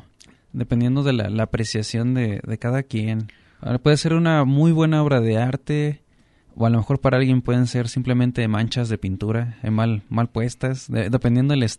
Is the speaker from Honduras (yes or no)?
no; Mexico; como buenos mexicanos.